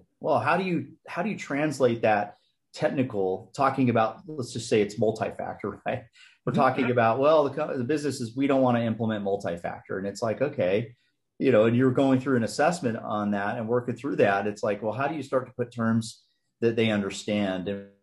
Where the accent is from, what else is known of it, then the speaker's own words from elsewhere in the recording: California, United States; And so I grew up loving Yosemite. I grew up in Southern California. So I love the beach, enjoy the beach, still do.